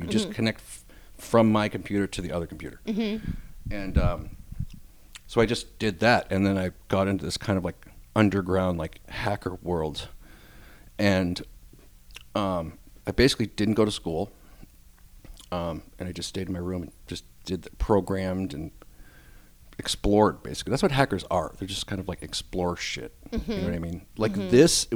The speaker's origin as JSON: {"language": "English", "town": "Natick", "region": "Massachusetts", "country": "United States", "tie": "born or raised there", "said": "In Natick, Massachusetts."}